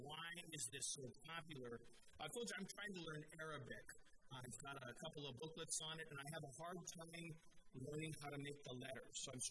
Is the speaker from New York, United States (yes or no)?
no; Denver, Colorado, United States; born there; now in Seattle, United States; I'm glad I was born in Denver. I'm glad I live in the Seattle area right now.